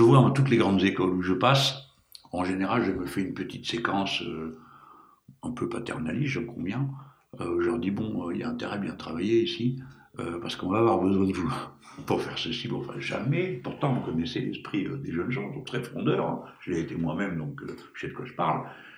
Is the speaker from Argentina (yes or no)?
no; Morocco; born there; C'est mon pays natal, je crois que je connais un peu bien les Marocains.